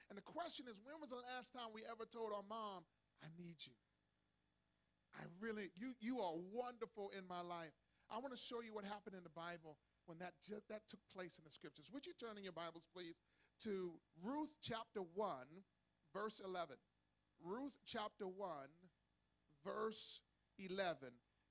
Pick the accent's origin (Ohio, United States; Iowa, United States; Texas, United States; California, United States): Ohio, United States; Cincinnati; and I'm from Cincinnati, so we had basements. Don't hate me, okay? In Cincinnati, we had basements